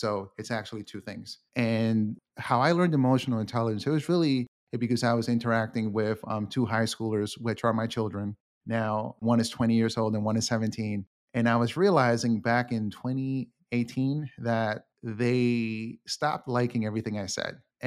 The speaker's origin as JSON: {"language": "English", "town": "Queens", "region": "New York", "country": "United States", "tie": "born or raised there", "said": "So for example, I grew up in Queens, and so my anxiety and fear was really over bullies."}